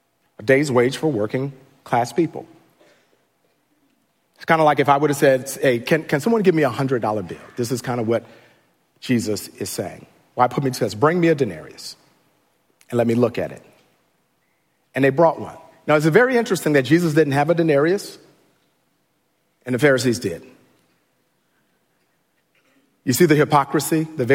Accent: Chicago, Illinois, United States; So I grew up in Chicago, right? I grew up, everybody pretty much kind of know I grew up in Chicago.

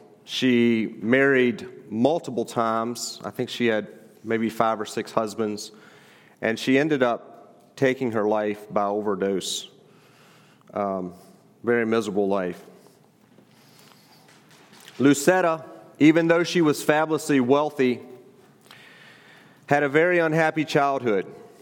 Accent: Virginia, United States; We are from Virginia. I serve as pastor at Bethany Mennonite Church.

